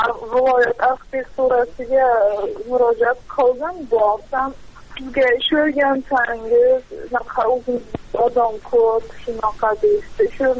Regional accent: Namangan, Namangan Region, Uzbekistan; Namangandan.

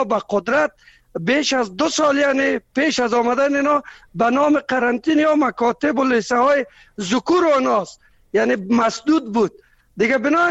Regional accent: Kabul, Afghanistan; ما که از کابل هستم

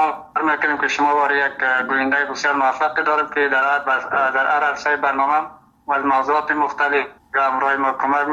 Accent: Afghanistan; first language Uzbek; Persian is a second language; حال زبانی مادری ما که است ازبکی است، به زبان دری هم دیگه یک 80% دیگه تسلط داریم، خوب استیم و همچنان در پشتو هم یک 20% خوب است.

